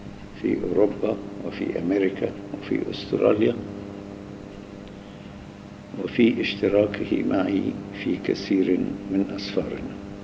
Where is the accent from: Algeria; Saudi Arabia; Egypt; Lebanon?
Egypt; وفي خدمة بلادنا مصر وفي محبة وطننا العزيز،